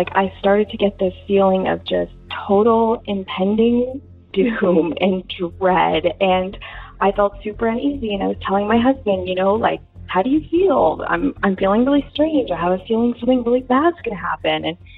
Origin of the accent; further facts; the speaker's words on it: Canada; I'm from Canada. … I spent a couple of years living in the U.S. with my ex-husband. We had been living in Hollywood at the time, but we just got relocated with our jobs to Dallas.